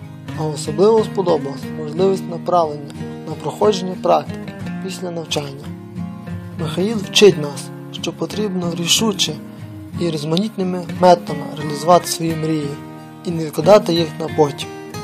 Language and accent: Ukrainian; Lviv Oblast, Ukraine; Я сам з України, Львівської області.